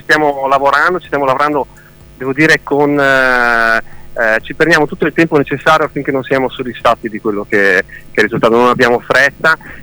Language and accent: Italian; Bolzano, Trentino-Alto Adige, Italy; Sì, siamo di Bolzano. Siamo in tre, siamo tre musicisti di Bolzano